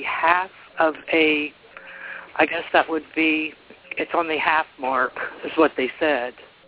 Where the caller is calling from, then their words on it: West Virginia, United States; I'm calling from West Virginia.